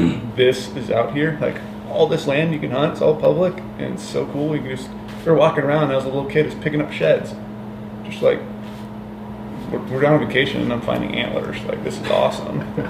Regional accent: Buffalo, Minnesota, United States; I'm a Midwest boy, so I was born in Buffalo, Minnesota. A little small town just outside of Minneapolis, but our 20 minutes west of Minneapolis. So I grew up hunting whitetails and corn country

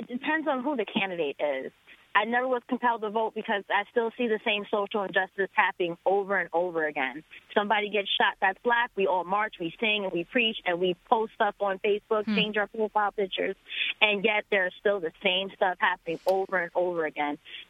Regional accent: Bronx, New York, United States; I live in Connecticut, but I'm originally from the Bronx, New York. And I grew up in a neighborhood that was basically a lot of Irish, Italian people.

